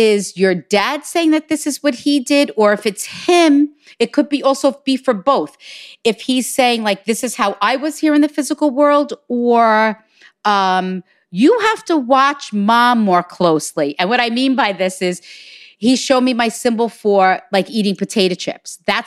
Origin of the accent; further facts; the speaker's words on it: Hicksville, New York, United States; from Hicksville, New York.